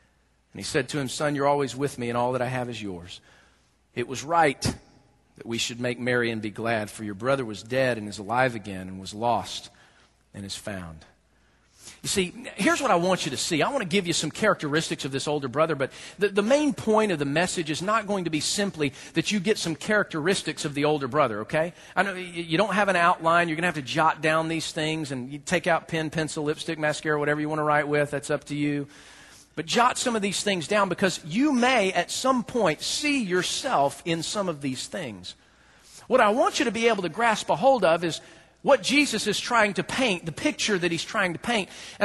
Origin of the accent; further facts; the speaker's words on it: the South, United States; I'm from the South, and it's funny because in the South, you know, if you ever dance, it's like taking the Hell Express.